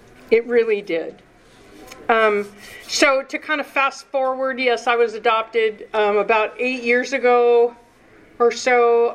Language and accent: English; Pacific Northwest, United States; So I'm from the Pacific Northwest, so I am prepared for any kind of weather at any moment.